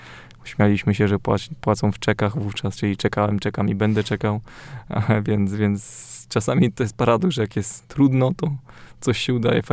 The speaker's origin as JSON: {"language": "Polish", "town": "Świnoujście", "region": "West Pomeranian Voivodeship", "country": "Poland", "said": "Ja pochodzę ze Świnoujścia"}